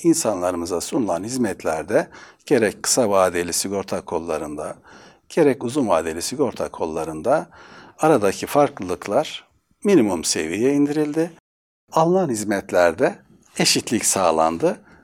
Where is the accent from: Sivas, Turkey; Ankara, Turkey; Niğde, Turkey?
Sivas, Turkey; born there; Efendim, 1959 Sivas doğumluyum.